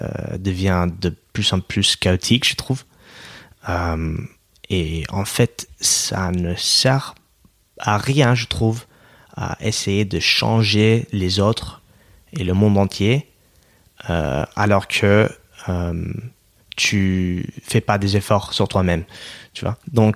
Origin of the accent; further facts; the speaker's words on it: Oregon, United States; French is a second language; Moi, je viens de l'État d'Oregon, okay, juste au nord de la Californie, dans la côte ouest.